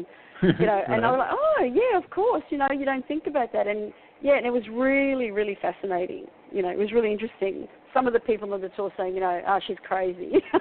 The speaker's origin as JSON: {"language": "English", "region": "Wales", "country": "United Kingdom", "said": "because I'm from Wales, so I've seen plenty of castles."}